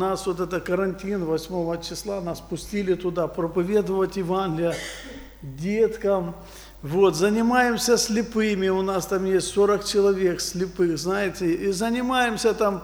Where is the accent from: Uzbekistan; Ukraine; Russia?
Ukraine; Donbas; Я тоже приехал с Донбасса, я там и живу. Я выехал через Россию